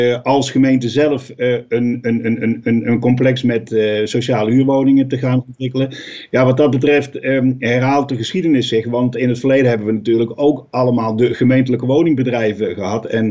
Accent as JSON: {"language": "Dutch", "town": "Amsterdam", "region": "North Holland", "country": "Netherlands", "tie": "born there", "said": "Ik ben inmiddels 63 jaar. Geboren in Amsterdam."}